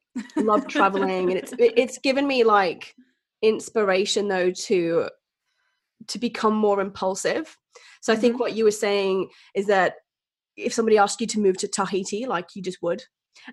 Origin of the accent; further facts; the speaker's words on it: Australia; accent: transatlantic; now in England; I've grown up in a couple of different places. So, you know, whilst I live in northeast of England, my accent's a bit of transatlantic. So I grew up in Australia as well.